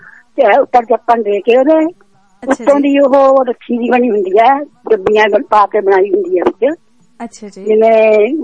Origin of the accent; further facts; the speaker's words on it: Punjab, India; ਅਸੀਂ ਸੰਗਰੂਰ ਜ਼ਿਲ੍ਹਾ ਬੇਟਾ ਸਾਡਾ।